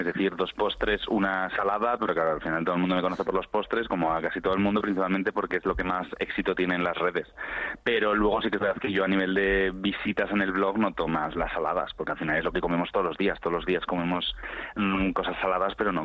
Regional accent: Tafalla, Navarre, Spain; now in Madrid, Spain; Navarro en Madrid. Soy de Tafalla, de un pueblo de, bueno, de la zona media

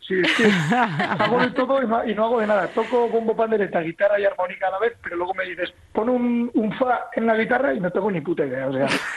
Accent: Navarre, Spain; Ha sido buscado, pero buscado por el director de la serie, que es Alex Pina, que es navarro también

